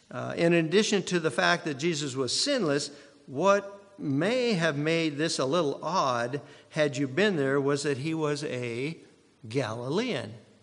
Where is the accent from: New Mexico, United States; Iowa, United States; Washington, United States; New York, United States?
Iowa, United States; Where I was raised in Iowa, we had no accent.